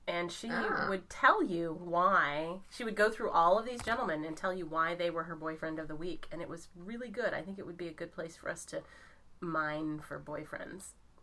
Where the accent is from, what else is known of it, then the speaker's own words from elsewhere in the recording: Seattle, Washington, United States; And I'm from Seattle and you're not.